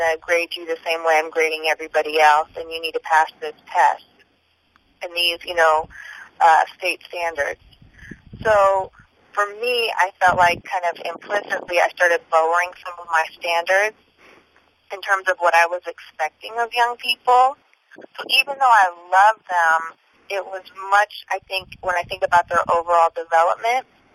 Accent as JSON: {"language": "English", "region": "California", "country": "United States", "tie": "born or raised there", "said": "I'm born and raised in the Bay Area, so I came back to the Bay Area"}